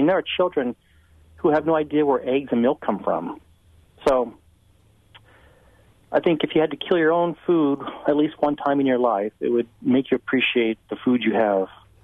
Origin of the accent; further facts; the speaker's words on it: Oregon, United States; now in Wisconsin, United States; at least in Wisconsin here, I'm from Oregon originally, but here in Wisconsin